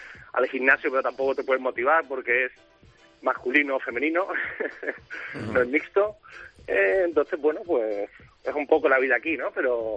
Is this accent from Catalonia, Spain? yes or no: no; Seville, Andalusia, Spain; moved away; Yo soy como usted, de Sevilla